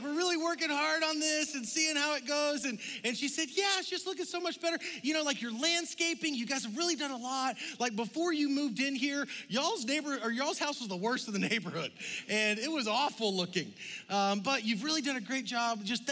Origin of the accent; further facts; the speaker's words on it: Georgia, United States; now in Texas, United States; my wife Macy and I, she's from Mississippi, I'm from Georgia.